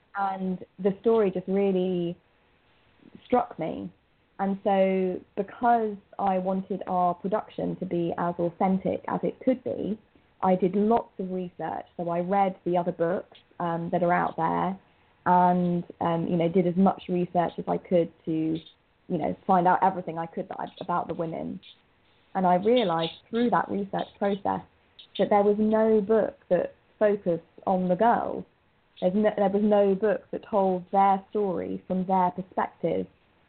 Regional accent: United Kingdom; I'm not from America. I'm from the UK.

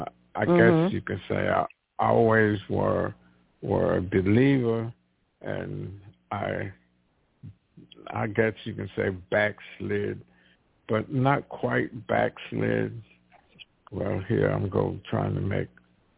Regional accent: the South, United States; And because, you know, growing up in the South where slavery was what, I've been about 100 or so years past, but the residual effect was still there.

